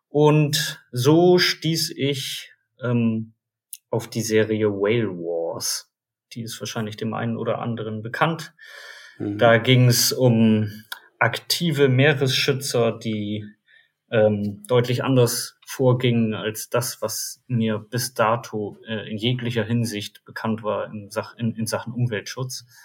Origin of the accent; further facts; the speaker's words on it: Bremen, Germany; born there; now in Delmenhorst, Germany; Ich bin 40 Jahre alt, komme aus Delmenhorst, also eigentlich gebürtiger Bremer, aber jetzt mittlerweile Delmenhorster.